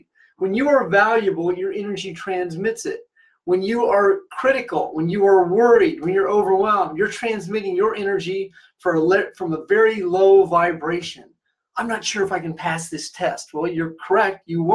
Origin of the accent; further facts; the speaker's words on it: Midwest, United States; I'm originally from the Midwest.